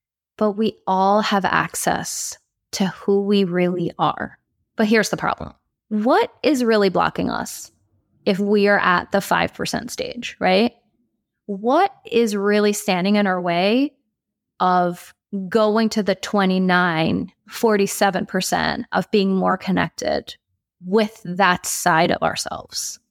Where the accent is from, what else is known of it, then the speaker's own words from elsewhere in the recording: Singapore; also born or lived in Philippines / Netherlands; being Dutch Filipino, being raised in Singapore, going to the Philippines, coming back to Holland, having lived in Asia, being culturally confused